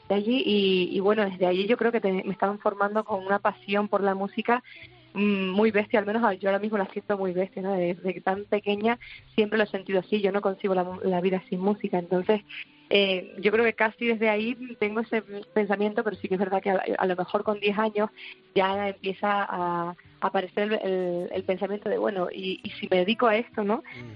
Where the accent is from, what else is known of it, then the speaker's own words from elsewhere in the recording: Canary Islands, Spain; vengo de las Islas Canarias, de una isla de las menores, La Palma.